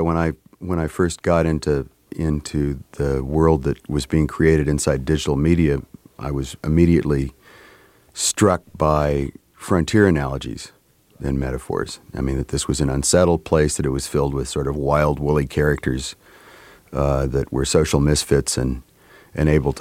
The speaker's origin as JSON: {"language": "English", "region": "Wyoming", "country": "United States", "said": "I come from the Wyoming frontier. I mean, really, very recently settled part of the North American continent. My great uncle was the first white man to spend a winter in the Upper Green River Basin, and not that long ago. So Pinedale, Wyoming, is still"}